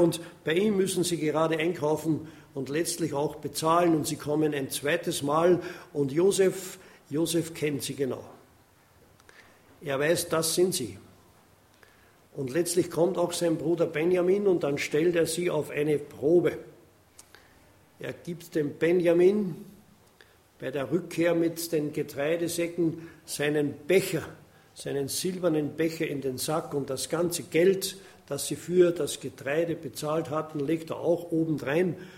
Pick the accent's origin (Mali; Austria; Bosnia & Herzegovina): Austria; wie sagt man als Österreicher, immer ein bisschen den Honig um den Bart geschmiert.